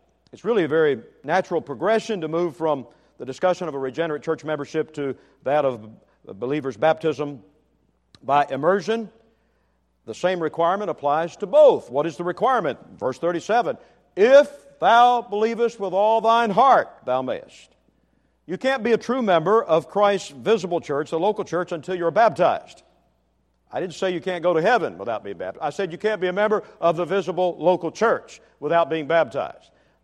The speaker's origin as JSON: {"language": "English", "country": "Netherlands", "said": "I'm from Holland originally. My name is Dutch. My ancestors came from the Netherlands."}